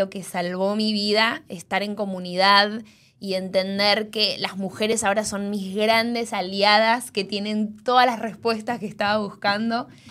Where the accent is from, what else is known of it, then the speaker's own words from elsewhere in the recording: Miami, Florida, United States; also born or lived in Argentina; yo soy argentina, me crié acá en Miami